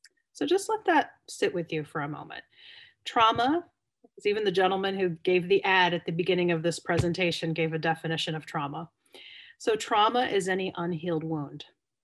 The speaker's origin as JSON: {"language": "English", "town": "Youngstown", "region": "Ohio", "country": "United States", "said": "So I'm joining you from Youngstown, Warren, Ohio area, which is about an hour south of Cleveland, for those of you who know US geography. I always like to say that the part of Ohio I'm from is the beginning of the middle."}